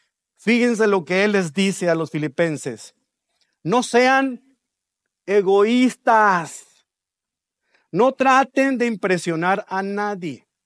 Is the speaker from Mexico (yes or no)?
yes; Mexico; cuando estamos afuera gritamos que somos bien mexicanos